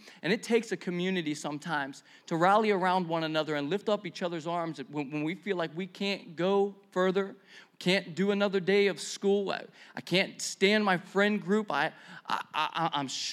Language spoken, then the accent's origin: English; Pennsylvania, United States; Hello, we grew up in Pennsylvania. There's a lot of potholes.